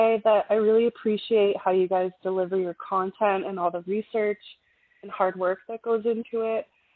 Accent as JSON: {"language": "English", "region": "British Columbia", "country": "Canada", "said": "I'm from Vancouver Island."}